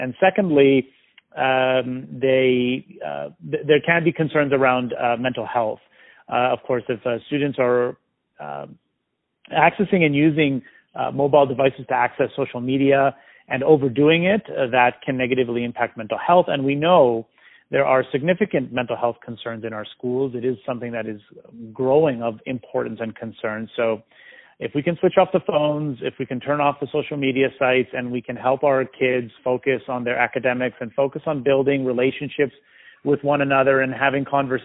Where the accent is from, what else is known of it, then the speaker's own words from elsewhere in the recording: Calgary, Alberta, Canada; I'm born and raised in Calgary, but my parents are originally from Greece